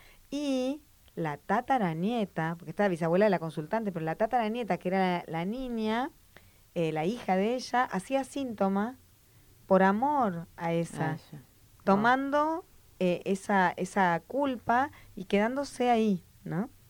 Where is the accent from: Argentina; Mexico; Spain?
Argentina; Porque yo soy argentina